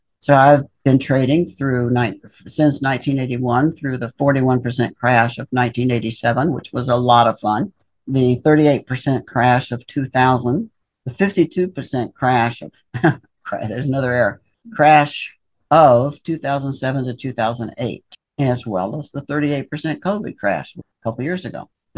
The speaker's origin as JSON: {"language": "English", "region": "Appalachia", "country": "United States", "tie": "born or raised there", "said": "I grew up dirt poor in Appalachia, that's enough."}